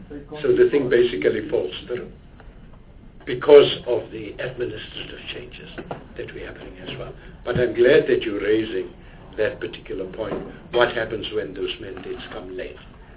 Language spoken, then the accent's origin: English; Gauteng, South Africa; I'm from Gauteng. I can't vote against my province.